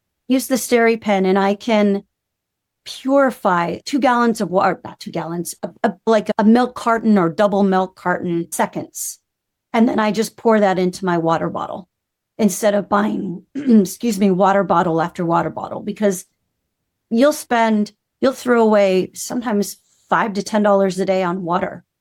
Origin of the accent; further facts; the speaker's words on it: Hawaii, United States; I grew up in Hawaii. So all my friends say travel is 100% open there.